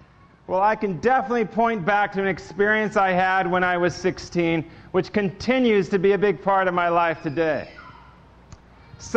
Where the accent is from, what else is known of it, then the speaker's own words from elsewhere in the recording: Manhattan Beach, California, United States; I got two sisters and a mom and dad, and we grew up in Manhattan Beach, California, and I loved growing up there.